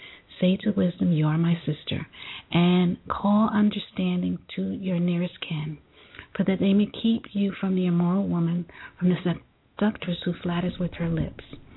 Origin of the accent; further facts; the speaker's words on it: Brooklyn, New York, United States; Yeah, I'm from Brooklyn, went to Erasmus, so you know I know the area.